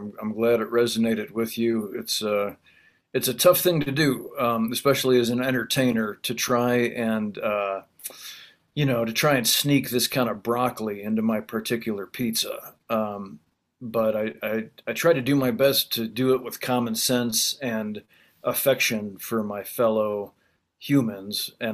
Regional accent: Illinois, United States; And I'm from Illinois, farm country

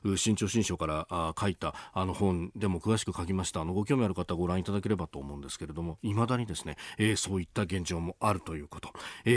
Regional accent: Yokosuka, Kanagawa, Japan; 私も基地の町横須賀で育ちましたんで

